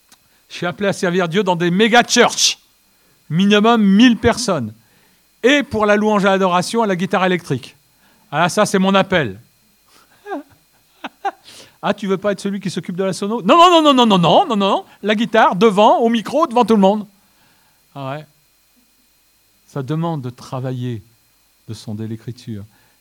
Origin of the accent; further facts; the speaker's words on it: Marseille, Provence-Alpes-Côte d'Azur, France; born there; je suis né à Marseille, alors les efforts à fournir, c'est pas trop mon lot.